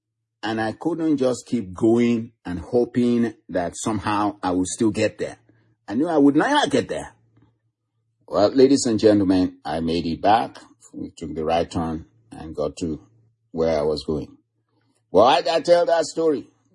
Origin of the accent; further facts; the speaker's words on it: Arizona, United States; I said, listen, I'm from Arizona. I'm not from here. And of course, my license plate said Arizona.